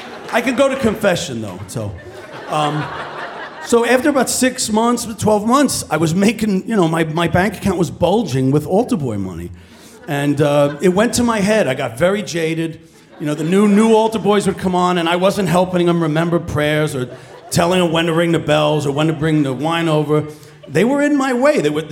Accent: Flushing, New York, United States; So I'm from Flushing. It's my neighborhood.

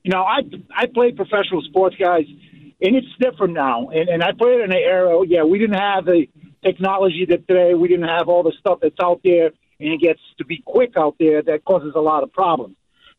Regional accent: Rhode Island, United States; Okay, I'm from Rhode Island, so I can tell you there's a lot of stuff that goes on that's not even known about

